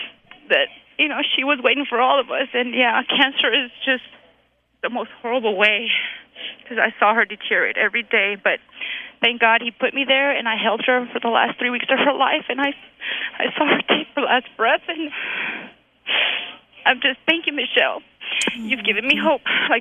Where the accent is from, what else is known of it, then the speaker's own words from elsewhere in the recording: California, United States; She passed away this August of cancer, and I'm from California, so I've not been able to spend much time with her